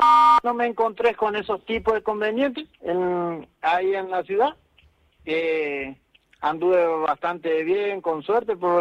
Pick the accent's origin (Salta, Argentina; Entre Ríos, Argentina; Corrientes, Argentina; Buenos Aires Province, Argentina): Corrientes, Argentina; Concepción; me volví para mi pueblo, para Concepción.